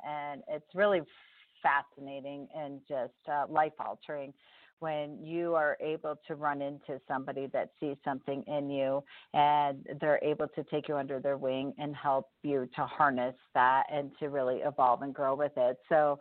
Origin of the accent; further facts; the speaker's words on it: Buffalo, New York, United States; So my journey starts with I grew up in Buffalo, New York